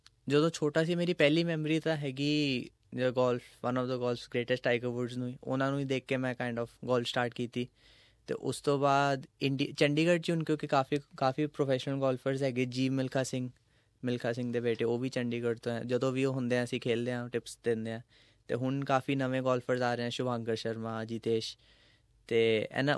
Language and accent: Punjabi; Patiala, Punjab, India; ਮੈਂ ਸਟਾਰਟ ਕੀਤੀ ਸੀ ਜਦੋਂ ਮੈਂ 4 ਸਾਲ ਦਾ ਸੀਗਾ, ਆਪਣੇ ਪਾਪਾ ਨਾਲ ਅਸੀਂ ਪਟਿਆਲਾ ਤੋਂ CGA ਇੱਕ ਹੈਗੀ ਚੰਡੀਗੜ੍ਹ 'ਚ ਰੇਂਜ, ਅਤੇ ਉੱਥੇ ਅਸੀਂ ਜਾਈਦਾ ਸੀ